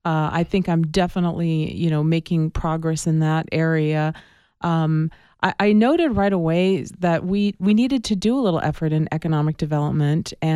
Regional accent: Tucson, Arizona, United States; This is my hometown. I grew up here in Tucson.

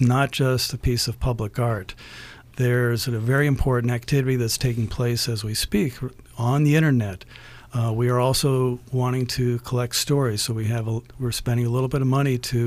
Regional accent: Tucson, Arizona, United States; as a native Arizonan, I was born in Tucson.

